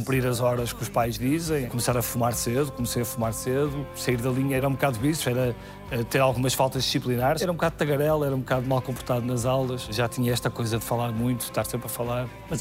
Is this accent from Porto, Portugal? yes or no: yes; Porto, Portugal; born there; A minha biografia começa a 10 de agosto de 1976, na Foz de Douro, no Porto. Foi onde nasci.